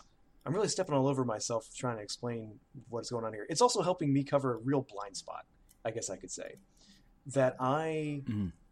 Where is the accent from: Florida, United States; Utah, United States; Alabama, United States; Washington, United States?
Alabama, United States; Birmingham; And now you're back in my hometown, in fact. For the Birmingham Barons.